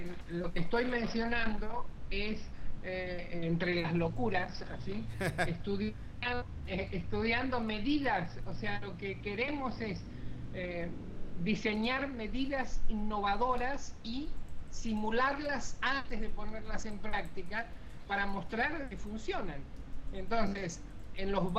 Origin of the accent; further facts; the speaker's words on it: Mexico City, Mexico; Soy súper chilango.